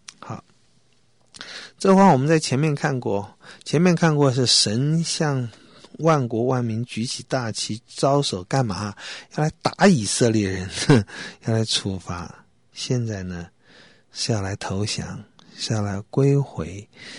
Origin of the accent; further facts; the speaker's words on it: Taiwan; 就在我们台湾，就在我们的乡下，就是我们自己在眷村里面啊，在家里，我们听到了福音，我们信靠了主